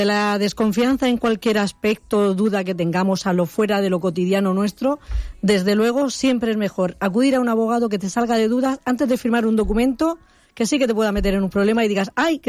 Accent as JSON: {"language": "Spanish", "town": "Torrevieja", "region": "Valencian Community", "country": "Spain", "said": "Pues somos de Torrevieja."}